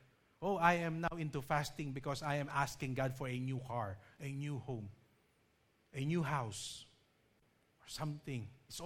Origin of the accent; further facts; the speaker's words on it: Philippines; So, being a Filipino, we love to eat food, right?